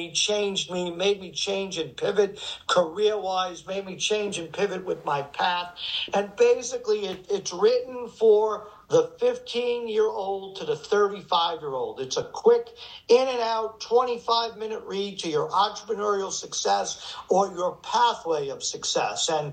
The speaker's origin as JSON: {"language": "English", "town": "Staten Island", "region": "New York", "country": "United States", "tie": "born or raised there", "also_born_or_lived": "Brooklyn", "said": "you know I was born in Brooklyn, raised in the Isle of Staten Island, and, you know, my goal always was one day to touch all five boroughs of New York City."}